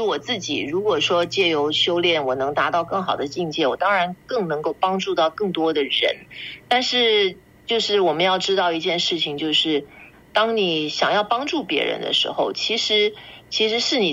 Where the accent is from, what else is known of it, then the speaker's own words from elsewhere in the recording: China; 尤其是我们中国人啊